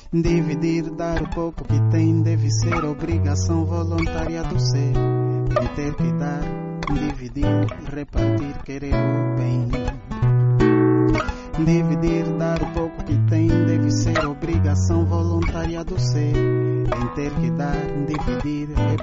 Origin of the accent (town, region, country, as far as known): Angola